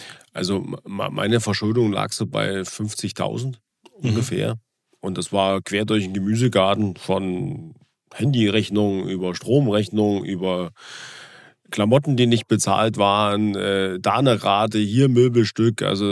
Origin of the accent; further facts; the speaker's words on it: Thuringia, Germany; born there; weil ich gebürtig aus Ivt da komme. Das ist ein Ort in Thüringen